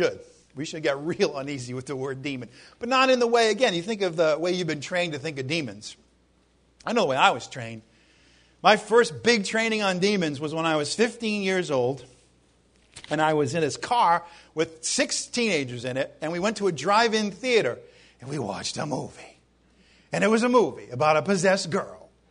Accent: New England, United States; I'm coming from New England, where we just let it all hang out.

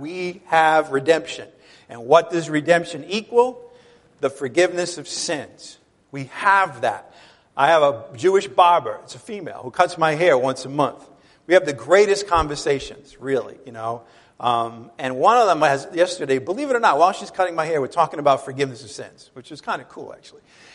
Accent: Ireland; I'm Irish. I get angry all the time.

